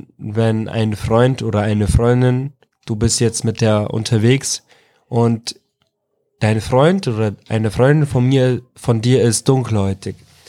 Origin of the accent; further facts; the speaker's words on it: Iraq; German is a second language; now in Germany; weil ich komme aus dem Irak